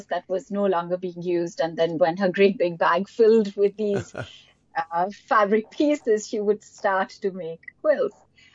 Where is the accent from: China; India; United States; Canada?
India; But in general, growing up in India, I was so lucky to be surrounded by this heritage of handmade textiles